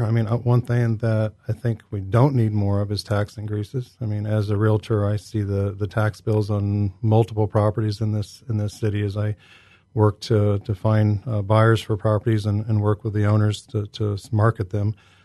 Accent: Galesburg, Illinois, United States; and the Galesburg Public Schools Foundation, and this is just one additional way to you know, serve my hometown.

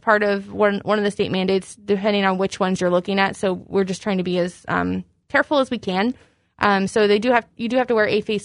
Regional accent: Galesburg, Illinois, United States; Grew up here, graduated from Galesburg High School.

